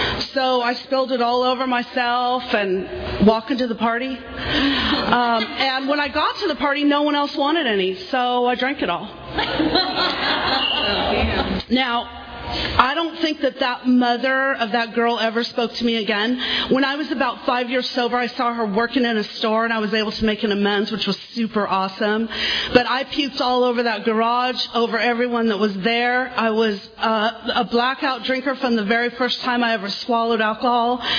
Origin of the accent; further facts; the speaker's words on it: Lancaster, California, United States; I came here from Lancaster, California, and I don't know if anybody knows where that is, but woo! Shout out to the desert.